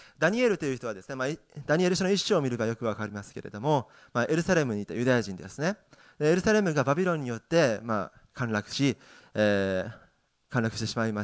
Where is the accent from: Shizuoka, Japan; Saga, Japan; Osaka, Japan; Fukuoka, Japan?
Saga, Japan; 私の実家でですね、佐賀なんですけど